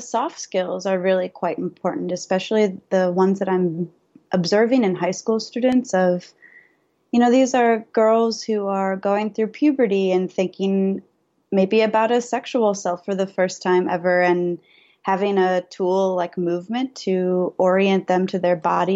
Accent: Illinois, United States; I was growing up outside of Chicago, and my mom used to take me to a ton of performances.

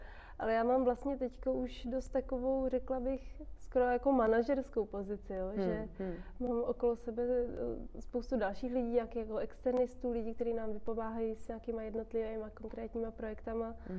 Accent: Plzeň, Plzeň Region, Czechia; No, já jsem původně z Plzně.

